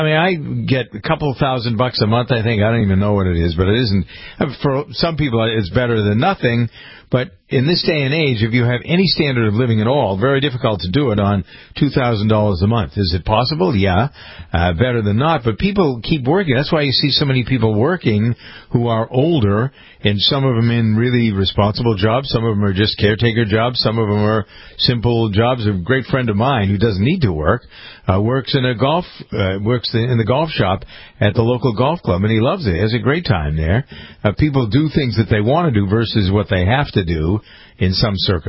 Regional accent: Framingham, Massachusetts, United States; We just had something new in my hometown of Framingham, Massachusetts.

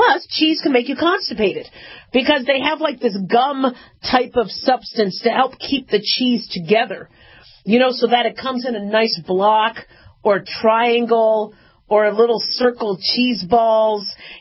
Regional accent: Arizona, United States; now in Nevada, United States; I live in Nevada. You know, I grew up in Arizona.

